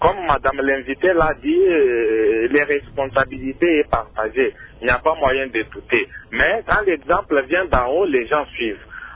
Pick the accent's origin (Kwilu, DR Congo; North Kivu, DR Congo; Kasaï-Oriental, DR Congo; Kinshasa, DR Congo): Kasaï-Oriental, DR Congo; Mbuji-Mayi; Surtout ici chez nous en Bujumayi. Nous avons, notre environnement n'est pas bon, pour bien dire.